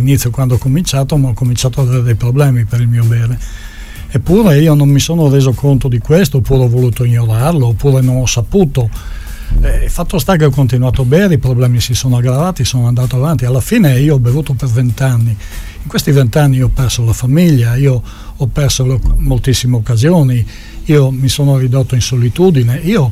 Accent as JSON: {"language": "Italian", "region": "Friuli-Venezia Giulia", "country": "Italy", "tie": "born there", "said": "sono nato qui in Carnia, ho cominciato a bere giovanissimo in Carnia, poi mi sono trasferito fuori"}